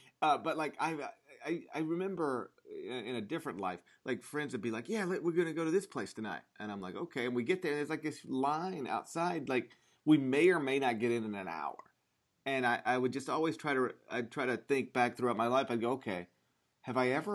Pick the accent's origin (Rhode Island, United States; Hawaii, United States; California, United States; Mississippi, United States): Mississippi, United States; Yeah, like this might be surprising because I grew up in Mississippi.